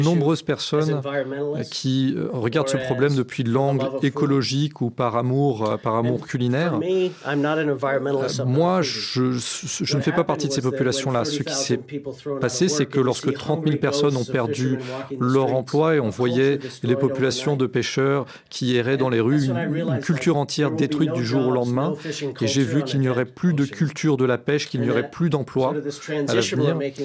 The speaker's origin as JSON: {"language": "French", "region": "Newfoundland and Labrador", "country": "Canada", "tie": "born or raised there", "said": "Et effectivement, j'ai grandi à Newfoundland, comme vous l'avez dit."}